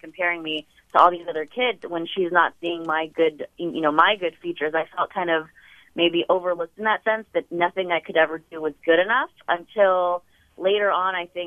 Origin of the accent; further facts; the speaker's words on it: United States; I'm Korean American. I grew up here. I wasn't born here, but, you know, my family immigrated when I was around 3 years old.